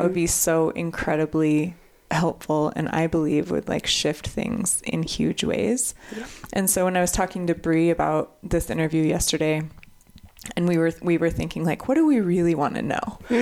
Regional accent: Kalispell, Montana, United States; I grew up in Kalispell. I had my first baby in Missoula, had my second baby in Helena.

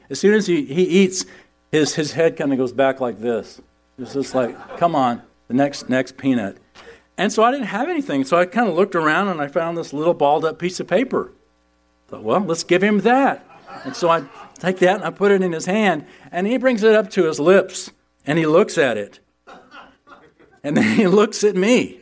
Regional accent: San Antonio, Texas, United States; Well, I grew up in San Antonio

